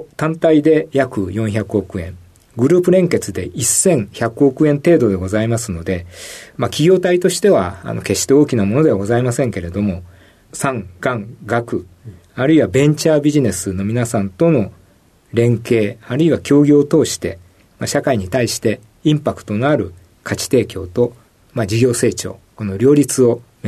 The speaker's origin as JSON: {"language": "Japanese", "town": "Kobe", "region": "Hyogo", "country": "Japan", "tie": "born or raised there", "said": "神戸です。高校卒業まで神戸におりました。"}